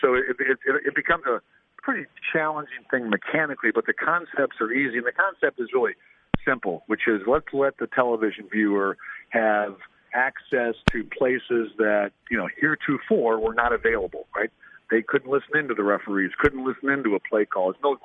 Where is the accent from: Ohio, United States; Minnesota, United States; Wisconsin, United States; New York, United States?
Ohio, United States; Cleveland; I grew up in Cleveland.